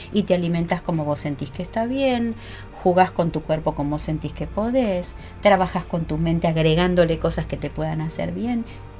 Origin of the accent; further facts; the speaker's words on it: Uruguay; como uruguaya